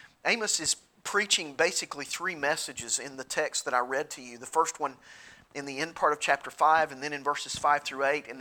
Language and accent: English; Tennessee, United States; Reminds me of my days growing up in East Tennessee and sledding down the hill in front of our house.